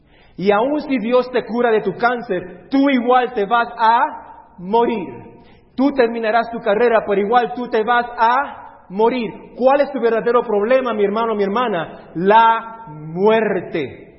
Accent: Harrisburg, Pennsylvania, United States; Yo crecí en Harrisburg, Pennsylvania

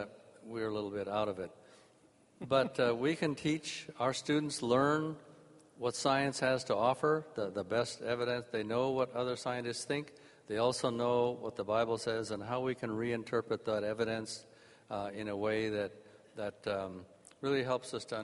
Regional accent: Loma Linda, California, United States; I'm from Loma Linda.

